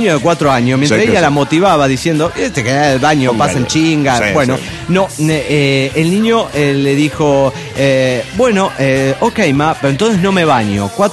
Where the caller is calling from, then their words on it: Dallas, Texas, United States; de Dallas, Texas.